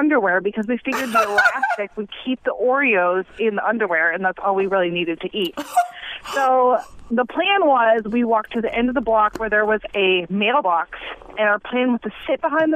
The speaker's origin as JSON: {"language": "English", "town": "Minneapolis", "region": "Minnesota", "country": "United States", "tie": "born or raised there", "lives_now": "Milwaukee, United States", "said": "I grew up in Minneapolis."}